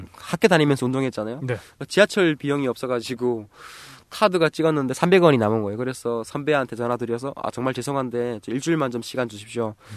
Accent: North Korea; 북한에서 왔다는 이유로 월급도 안 주고

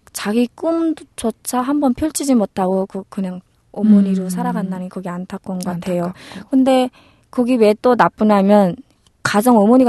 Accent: North Korea; 북한에서 왔다고 아이들이 더 관심 가져주고

